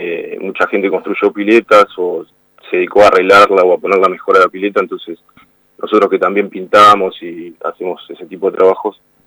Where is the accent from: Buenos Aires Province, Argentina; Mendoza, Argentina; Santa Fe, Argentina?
Buenos Aires Province, Argentina; Gonnet; somos de Gonet